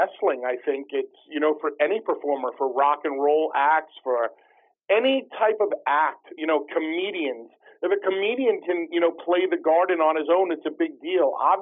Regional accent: Northeast, United States; As a kid growing up in the Northeast, watching the WWF back in the day on WOR Channel 9 at 10 a.m. on Saturday mornings

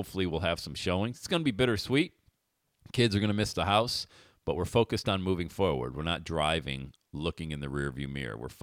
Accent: Bradford, Pennsylvania, United States; my mom made the most incredible meatballs, man, growing up in Bradford, PA.

